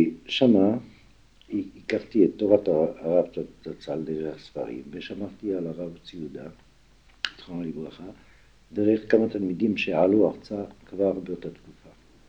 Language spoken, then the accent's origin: Hebrew; Algeria; moved away as an adult; now in France; אני נולדתי באלג'ריה בשנות ה-20 למאה, בדיוק ב-22. ועד מלחמת העולם הייתי באלג'ריה.